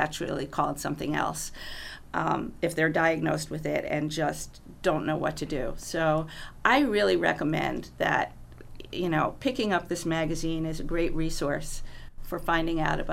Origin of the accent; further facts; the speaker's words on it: Buffalo, New York, United States; You don't say Amherst. You don't say Cheektowaga. You always say, I come from Buffalo.